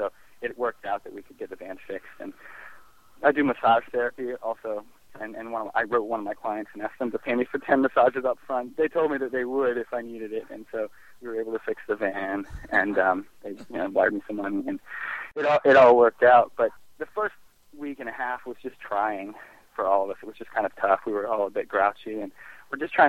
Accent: England, United Kingdom; born there; I was born in England

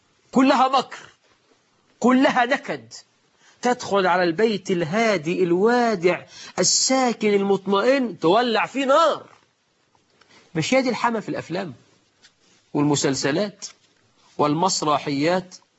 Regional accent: Egypt; ده مثل عندنا في مصر.

